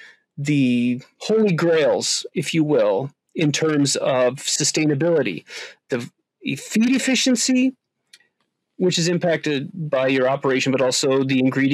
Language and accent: English; Iowa, United States; And so originally I'm from Northwest Iowa, and I grew up on a traditional corn and soybean farm, something you'd see in lots of places in the Midwest of the U.S.